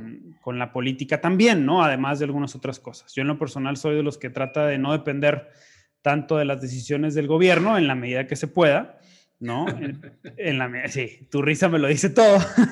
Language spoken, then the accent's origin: Spanish; Monterrey, Nuevo León, Mexico; Ibas a ir a Monterrey, a mi ciudad natal, pero pues no se pudo por el COVID, etcétera.